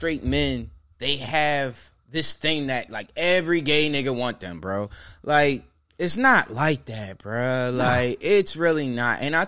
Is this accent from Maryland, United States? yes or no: yes; Baltimore, Maryland, United States; you're always gonna be Weebe because I'm from Baltimore.